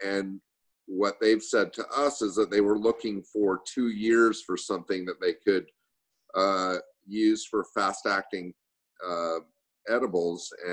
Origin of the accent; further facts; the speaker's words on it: Utah, United States; No, I'm from Utah.